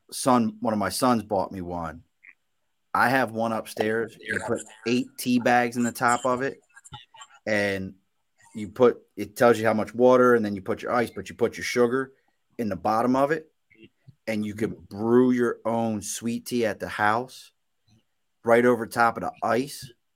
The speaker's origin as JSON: {"language": "English", "town": "Baltimore", "region": "Maryland", "country": "United States", "tie": "born or raised there", "said": "So, I told you I grew up in Baltimore. Everybody got sweet tea."}